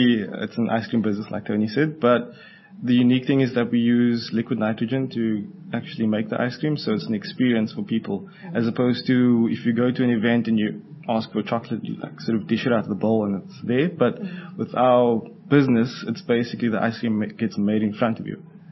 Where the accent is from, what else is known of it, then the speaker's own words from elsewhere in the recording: Cape Town, Western Cape, South Africa; born and bred in Cape Town.